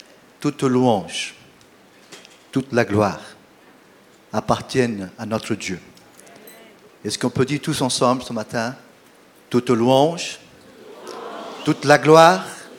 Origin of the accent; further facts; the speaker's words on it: Mulhouse, Grand Est, France; Je viens de Mulhouse. Vous connaissez Mulhouse? C'est la plus belle ville de France.